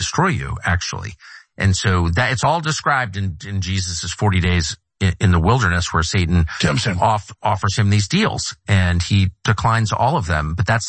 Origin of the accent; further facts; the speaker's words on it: Washington, District of Columbia, United States; The neighborhood I grew up in Georgetown was, you know, the chairman of the Joint Chiefs lived like one house over from me.